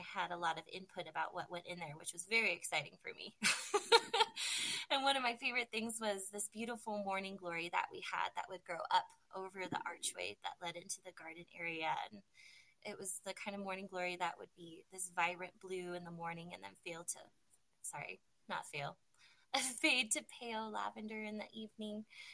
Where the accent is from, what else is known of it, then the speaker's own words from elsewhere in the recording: California, United States; So I grew up in Northern California. So my mom is my biggest gardening inspiration.